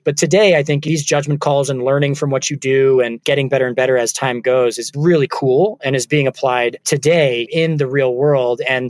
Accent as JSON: {"language": "English", "region": "California", "country": "United States", "tie": "born or raised there", "said": "I grew up in the Bay Area around the internet being born."}